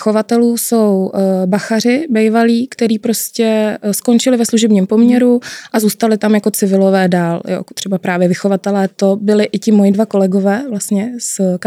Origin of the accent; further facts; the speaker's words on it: Most, Ústí nad Labem Region, Czechia; Tak já úplně původně pocházím z Mostu, ze severu. V současné době ale žiju ve středních Čechách. Já bych to zatím dál úplně neupřesňovala, jestli můžu. Je mi 36, brzo mi bude 37